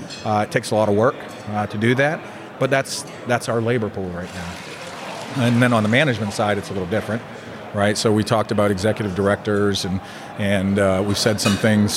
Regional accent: Maine, United States; moved away as an adult; So I had mentioned to you earlier, I grew up in Maine and I went in the military for a long time. And then after the military, I got out and I found myself in Florida.

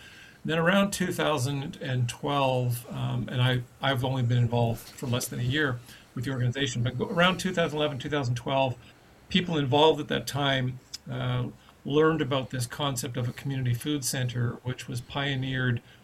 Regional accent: North Vancouver, British Columbia, Canada; I grew up on the West Coast in North Vancouver

